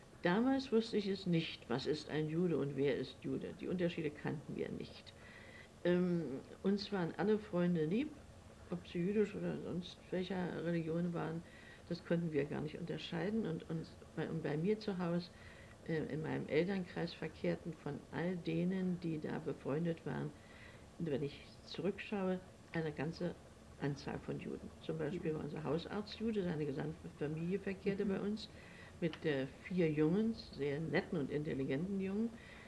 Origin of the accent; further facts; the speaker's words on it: Berlin, Germany; Ich bin Berlinerin. Ich wurde am 10. September 1902 in Berlin geboren